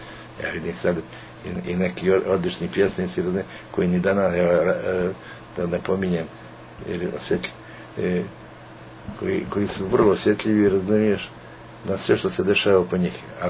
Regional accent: Lijeva Rijeka, Podgorica, Montenegro; jesi ti iz Live Rijeke sa Ptiča? Rekao, da.

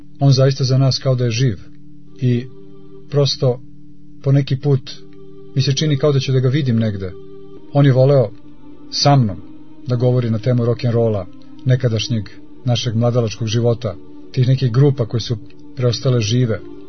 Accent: Belgrade, Serbia; iako smo rodom Beograđani obojica, obojica smo tih 70. i 80. godina živjeli taj beogradski mladalački život

